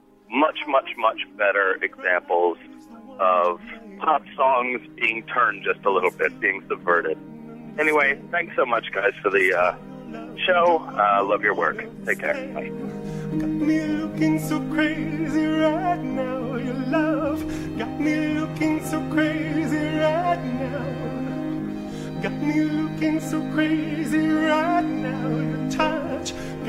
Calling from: Chicago, Illinois, United States; I'm calling from Chicago, Illinois.

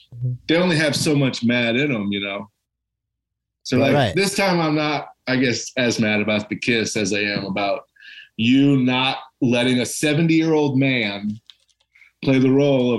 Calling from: Michigan, United States; Oh, yeah, I'm calling from Michigan.

